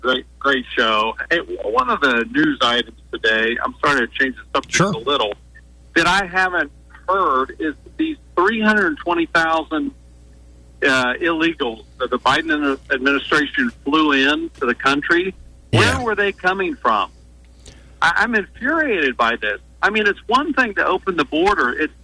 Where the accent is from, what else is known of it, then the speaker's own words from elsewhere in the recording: Ohio, United States; I'm driving through. I'm from Ohio and just on the road.